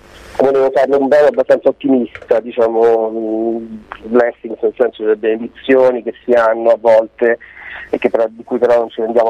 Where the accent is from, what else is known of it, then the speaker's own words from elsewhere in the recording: Marche, Italy; e poi è di qui vicino perché sono marchigiano